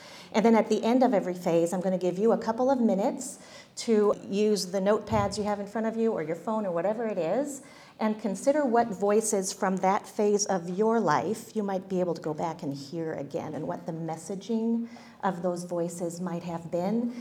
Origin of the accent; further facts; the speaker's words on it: France; I was born and raised in France. That's just the reality. And because my parents taught at European Bible Institute just north of Paris, I got to grow up in this.